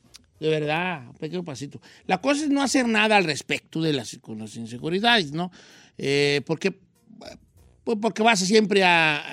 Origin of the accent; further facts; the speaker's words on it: Nayarit, Mexico; Nosotros teníamos un restaurancito en la playa, yo soy de Nayarit